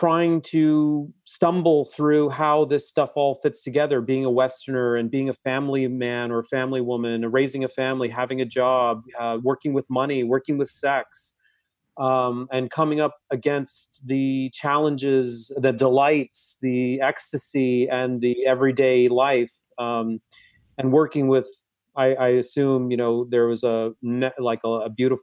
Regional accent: Singapore; also born or lived in Asia; I was born and raised in, I was born in Singapore and raised in Asia. I had a expatriate family experience living as a, you know, a kid of affluent means in an Asian society

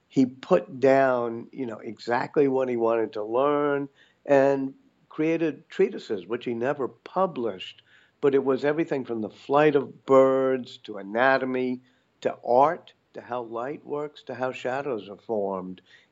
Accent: New Orleans, Louisiana, United States; I think it helped going through Hurricane Katrina in my hometown of New Orleans, and then moving back part-time to New Orleans to be part of the Louisiana Recovery Authority.

